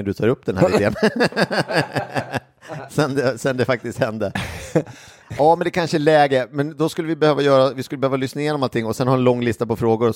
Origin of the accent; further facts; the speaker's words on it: Sweden; nej, det var bara jag som var svensk och så var bara japaner.